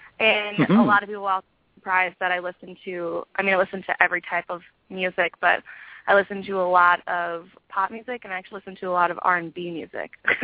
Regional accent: Minnesota, United States; Well, I'm originally from Minnesota, so if no one ever bought you a pair of skates when you were younger, if you're from Minnesota, there's probably something wrong.

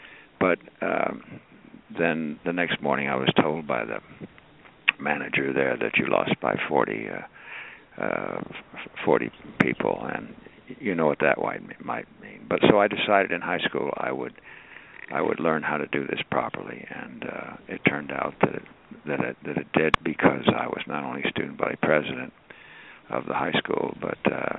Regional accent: Los Angeles, California, United States; also born or lived in New Jersey / New York; I was born in New Jersey. Because my mother was living in New York, and she wanted to be with her sister because it was cooler. I came from New York, but we came out to California

